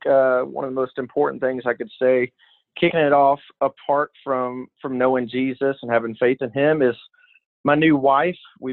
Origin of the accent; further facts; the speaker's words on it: Little Rock, Arkansas, United States; moved away as an adult; now in Myrtle Beach, United States; I'm from Little Rock, Arkansas, so born and raised there. I moved to Myrtle Beach, South Carolina. Coastal Carolina University is where I went to college, so I moved out here for that years back. And so now I'm in Myrtle Beach.